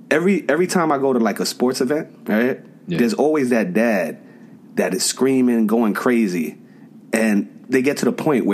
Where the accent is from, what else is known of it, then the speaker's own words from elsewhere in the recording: New York City, New York, United States; And I'm from the South Bronx also. And the way I was raised was we weren't afraid of anybody.